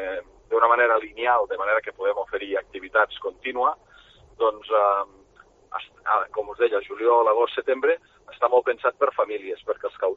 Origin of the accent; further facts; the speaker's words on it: Llavorsí, Catalonia, Spain; jo soc fill de Llavorsí i per tant, conec una mica.